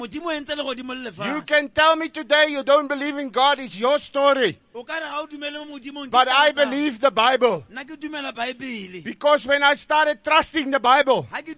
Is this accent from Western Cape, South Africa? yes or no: yes; George, Western Cape, South Africa; We come from George in the Southern Cape.